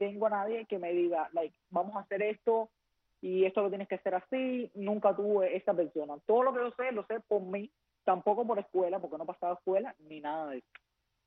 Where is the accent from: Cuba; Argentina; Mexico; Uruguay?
Cuba; Havana; now in United States; Yo soy de La Habana, del Cotorro.